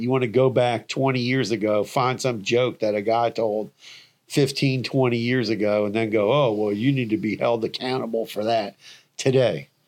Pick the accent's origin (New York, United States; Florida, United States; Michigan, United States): Florida, United States; I mean, growing up in South Florida, you had the Miami News, the Miami Herald, you had the Sun Sentinel.